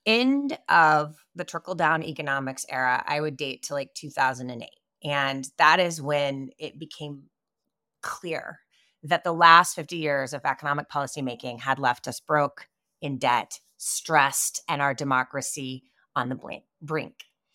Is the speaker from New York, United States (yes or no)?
no; Kansas, United States; I grew up in Kansas, daughter of a preacher, a high school debater